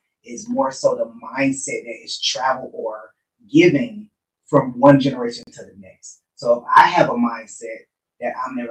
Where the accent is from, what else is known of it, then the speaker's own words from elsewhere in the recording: Detroit, Michigan, United States; I knew what it meant to live in Detroit because I grew up in Detroit.